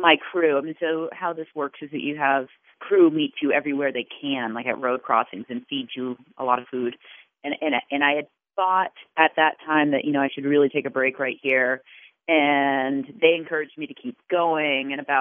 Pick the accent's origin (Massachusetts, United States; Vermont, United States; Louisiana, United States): Vermont, United States; Chittenden; I grew up in Chittenden, so a lot of the south central part of it, of the trail